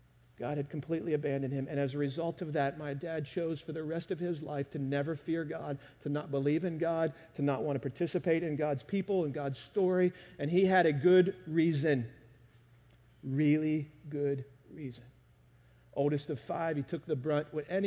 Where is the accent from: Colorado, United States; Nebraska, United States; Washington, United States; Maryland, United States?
Maryland, United States; because we grew up in Maryland and we're big O's fans.